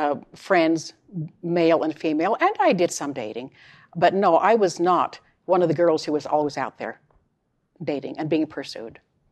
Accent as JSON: {"language": "English", "town": "Salt Lake City", "region": "Utah", "country": "United States", "tie": "born or raised there", "said": "So I was born in Salt Lake City. My mother and father were a bit older when they married and had us. They had five children. We spent 5 years out in Gusher, Utah."}